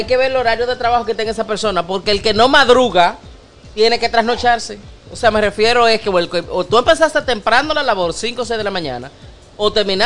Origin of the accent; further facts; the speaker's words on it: Dominican Republic; moved away; cuando yo salí de República Dominicana, yo me quité la mochila desde que llegué al aeropuerto